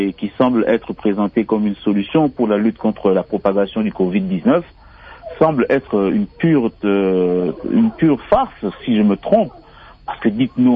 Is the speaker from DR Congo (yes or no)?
yes; Kinshasa, DR Congo; Chez nous, à Kinshasa, à ces heures-là, il n'y a pas forte circulation